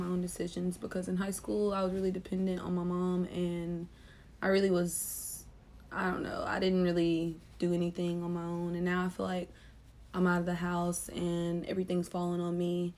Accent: Natchitoches, Louisiana, United States; because I'm from Natchitoches and I wanted to get away from home

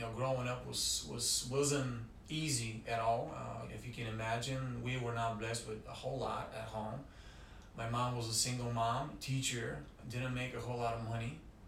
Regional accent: Bulgaria; moved away as an adult; now in United States; I am originally from Bulgaria. Went through high school and served 9 months in the military back home before I decided to jump on the plane and join University of Northern Iowa and get my degree there.

